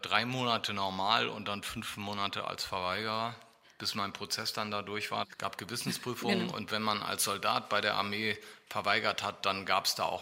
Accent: Düsseldorf, North Rhine-Westphalia, Germany; Wir haben im Vorort gewohnt, damals hieß das ja alles noch Düsseldorf-Nettmann. Mhm. Ich bin in Düsseldorf geboren, wir haben eine Zeit lang gegenüber vom Eisstadion gewohnt, in einer kleinen Wohnung.

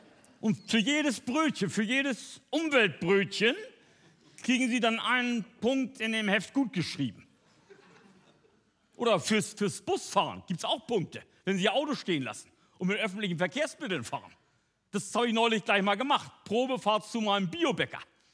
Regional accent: Itzehoe, Schleswig-Holstein, Germany; ich komme ja aus Itzehoe. Das liegt oben in Schleswig-Holstein.

